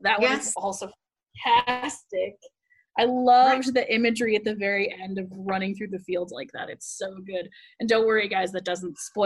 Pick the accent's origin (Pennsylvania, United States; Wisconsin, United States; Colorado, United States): Colorado, United States; I'm originally from Colorado